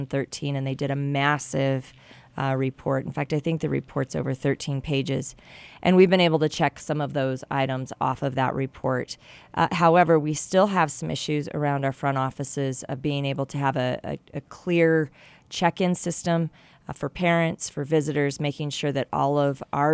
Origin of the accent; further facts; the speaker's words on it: Colorado, United States; Again, you know that I was originally came from Colorado